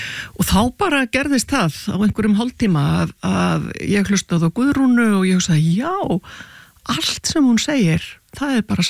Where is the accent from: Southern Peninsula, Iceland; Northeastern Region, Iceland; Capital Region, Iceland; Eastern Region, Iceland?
Capital Region, Iceland; Reykjavik; ég náttúrulega ólst upp í Norðumýrinni og síðan í Fossvoginum og svo fór ég í endaði með því að fara í menntaskólinni Reykjavík